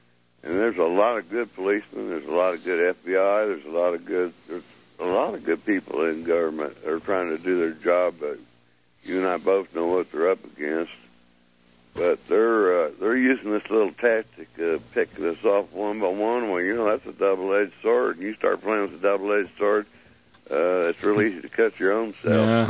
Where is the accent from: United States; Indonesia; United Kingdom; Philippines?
United Kingdom; England; I am English, of course.